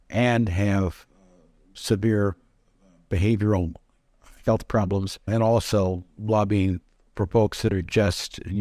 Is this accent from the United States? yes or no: yes; Kansas City, United States; also born or lived in New York, United States; I grew up in Kansas City in the 40s and 50s. I lived in a segregated environment in those days.